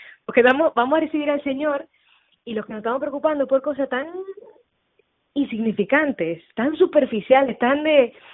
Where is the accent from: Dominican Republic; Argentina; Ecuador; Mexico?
Dominican Republic; now in Madrid, Spain; Yo soy dominicanísima, de República Dominicana.